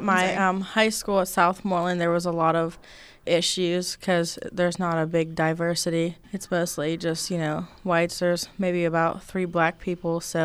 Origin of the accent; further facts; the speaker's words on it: Everson, Pennsylvania, United States; I'm 19. I'm from Everson, PA.